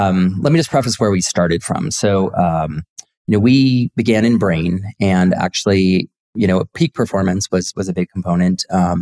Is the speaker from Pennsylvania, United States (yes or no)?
no; Silicon Valley, California, United States; I grew up in Silicon Valley and on the grind and I was up all night